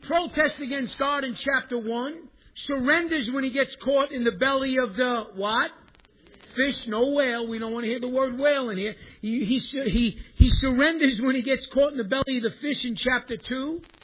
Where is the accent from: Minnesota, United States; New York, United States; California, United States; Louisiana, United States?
New York, United States